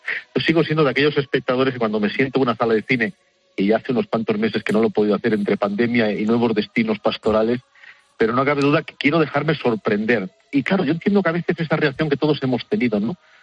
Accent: Ourense, Galicia, Spain; yo soy natural de Ourense

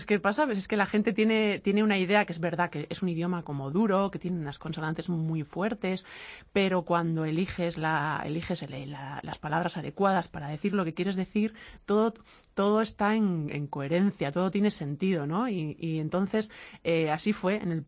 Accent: Basque Country, Spain; es algo que no puedo evitar porque al final es que soy vasca y solo lo llevo dentro y sale y enriquece la música.

